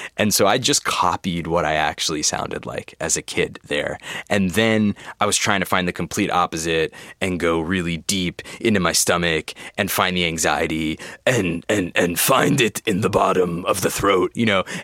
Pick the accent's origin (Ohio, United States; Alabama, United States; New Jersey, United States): New Jersey, United States; I grew up in New Jersey and it was there was this like burgeoning emo rock scene.